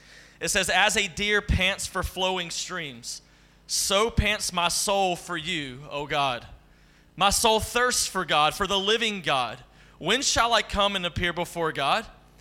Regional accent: Georgia, United States; accent: southern; now in Wake Forest, United States; And if you are noticing the southern accent, that's because I'm originally from Georgia, and we call that the Deep South in America.

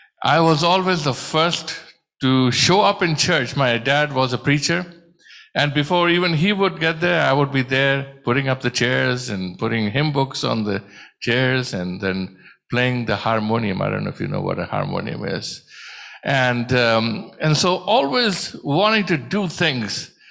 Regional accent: India; Growing up in India, I think of my journey

